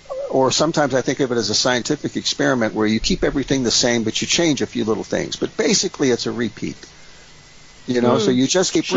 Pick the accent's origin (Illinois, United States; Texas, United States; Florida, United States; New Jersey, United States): Florida, United States; Miami; now in Maine, United States; Yeah, I've moved here. I live in Maine. As a child, growing up in Miami, I always wanted to see the rocky coast of Maine.